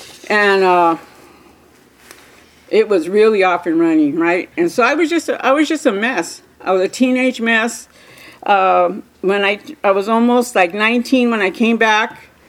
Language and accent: English; Montebello, California, United States; You know, I came from the East LA area. I was raised over here in East LA area, Montebello to be specific.